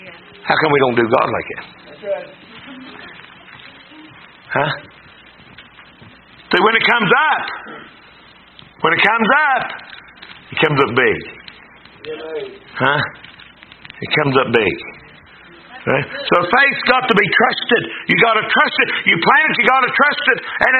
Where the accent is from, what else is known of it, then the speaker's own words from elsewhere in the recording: Winona, United States; Listen, I'm from Winona.